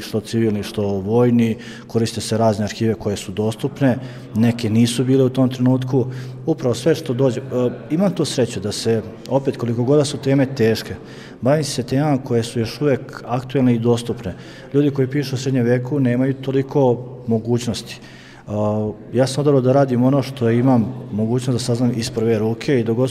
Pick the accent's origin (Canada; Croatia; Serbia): Serbia; Banja Koviljača, Šumadija and Western Serbia; now in Mali Zvornik, Serbia; Živim trenutno u Malom Zvorniku, tamo sam oženjen, tu mi je stan, ali je moja porečna kuća u Banji Koviljači kod Loznice.